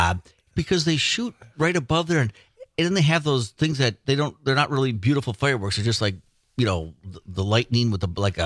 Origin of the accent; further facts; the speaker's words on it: Two Rivers, Wisconsin, United States; so I grew up in Two Rivers, right?